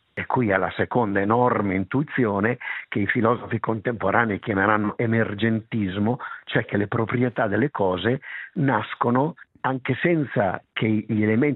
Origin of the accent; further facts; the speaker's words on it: Lombardy, Italy; accent: Lombard; Addirittura nel mio dialetto, che è un dialetto lombardo, si chiamano rataula